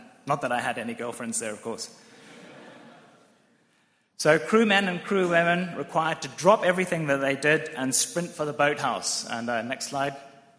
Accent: Zimbabwe; I come from Zimbabwe, and so I can always root for any African team that is doing okay, which is great.

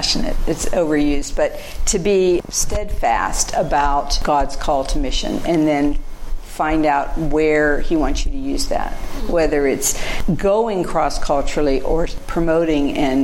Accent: United States; In terms of natural temperament and my background, and being American, I think this comes into it

